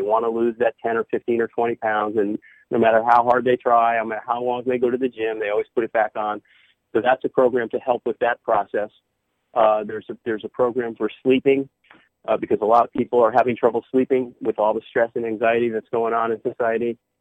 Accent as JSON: {"language": "English", "region": "New England", "country": "United States", "tie": "born or raised there", "lives_now": "West Coast, United States", "said": "But I grew up in New England, and it's a very provincial area of the country."}